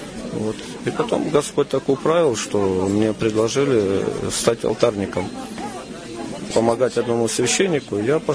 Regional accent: Rostov-on-Don, Rostov Oblast, Russia; Я родом из Ростова-на-Дону, имеем отношение к казачеству по крови. Ну, я таким шустрым рос мальчиком, недалеко от Дона, я жил в частном доме. Ну, и рос на Дону, там вольная жизнь такая.

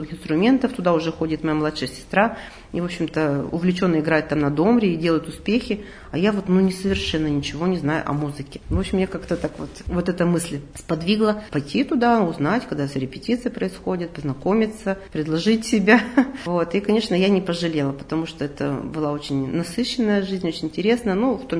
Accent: Vereshchagino, Perm Krai, Russia; Я из Верещагина, и вот это поэтому для нашего маленького города в Пермском крае это большое культурное явление.

